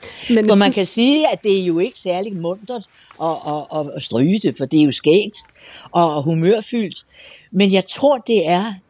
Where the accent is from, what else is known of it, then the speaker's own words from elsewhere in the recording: Copenhagen, Capital Region of Denmark, Denmark; born there; Jeg vil lige tilføje, at jeg er født i Nyhavn.